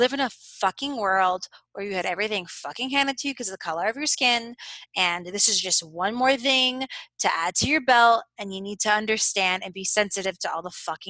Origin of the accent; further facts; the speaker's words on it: United States; I grew up in America my whole life. So even when I speak Spanish, when I speak English, I have a perfect, you know, no accent.